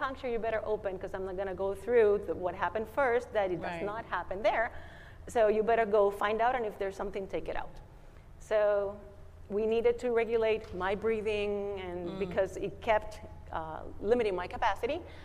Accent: Puerto Rico; Youngest of three, born and raised in Puerto Rico, mother of four, old kids already, grandma of one

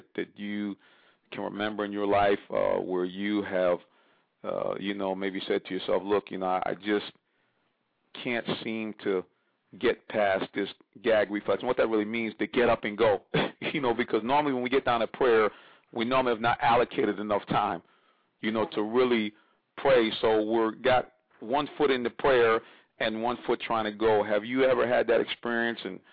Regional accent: Connecticut, United States; I'm originally from Southern Connecticut, so I spent many, matter of fact, I even worked in White Plains for a while, so very familiar with Tarrytown, New York.

